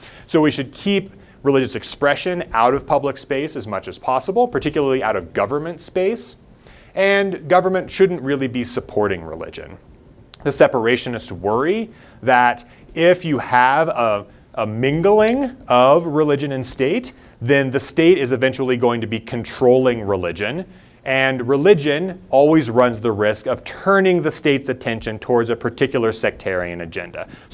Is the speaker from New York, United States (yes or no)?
no; Missouri, United States; accent: Missouri; No, I grew up in Missouri and had my Missouri accent trained out of me in 4 years of speech and debate in high school. And haven't picked up the Southern accent yet.